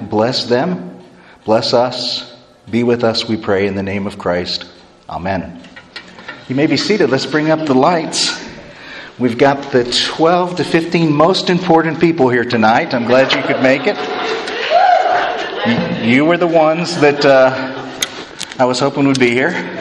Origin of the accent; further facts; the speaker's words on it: Indianapolis, Indiana, United States; now in Wisconsin, United States; It's April, but I didn't grow up in Wisconsin. I grew up in Indianapolis, but we had similar weather kind of things.